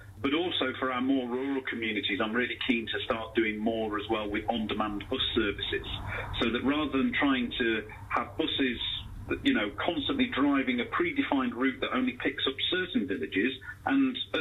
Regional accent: Mansfield, East Midlands, United Kingdom; Yes, well, I grew up in Mansfield at a time where it was the largest town in the UK with no railway station.

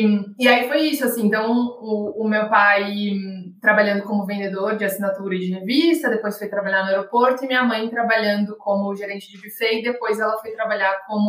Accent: São Paulo, Brazil; A gente foi criado na Zona Sul de São Paulo

